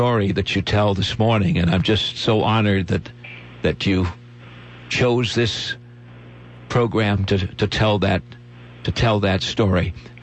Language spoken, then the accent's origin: English; Connecticut, United States; because I grew up in Connecticut. I love Connecticut, and have been here for many years.